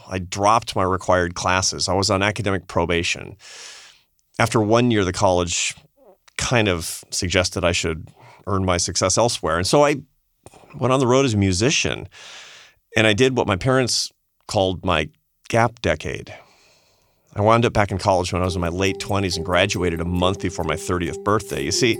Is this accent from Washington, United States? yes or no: yes; Seattle, Washington, United States; I'm a city boy. I'm from Seattle.